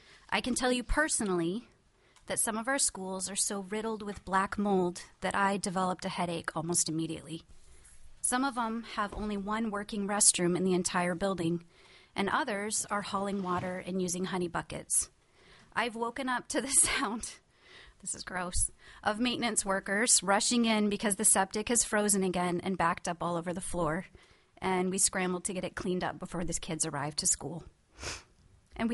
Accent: Delta Junction, Alaska, United States; I'm from Delta Junction, Alaska.

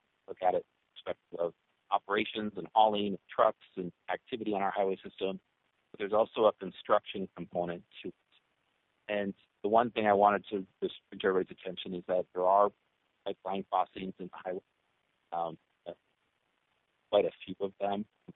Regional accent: Fairbanks, Alaska, United States; the Fairbanks, of course, I'm from Fairbanks, so off the Fairbanks.

